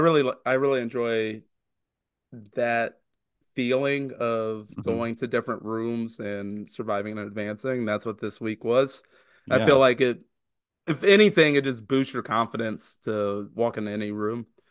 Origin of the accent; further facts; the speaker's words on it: Indianapolis, Indiana, United States; I love following Brian because we are both from Indy.